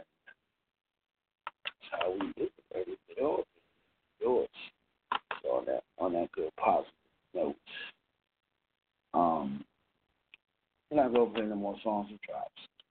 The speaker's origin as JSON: {"language": "English", "town": "Catskill", "region": "New York", "country": "United States", "lives_now": "Palm Coast, United States", "said": "It's your boy from upstate New York, down here in Florida. I'm from Catskill, home of Mike Tyson. Catskill, New York, upstate."}